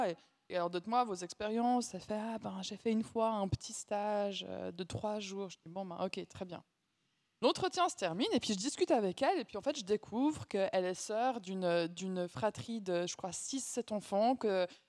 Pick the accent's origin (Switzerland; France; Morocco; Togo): Switzerland; Mais en tant que Suisse, se vendre, c'est chaud, ça.